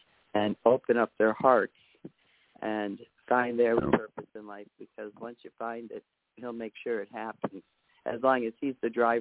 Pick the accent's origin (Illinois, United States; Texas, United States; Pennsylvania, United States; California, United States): Pennsylvania, United States; Carbondale; And then after that, I opened up Carbondale, Pennsylvania, my hometown.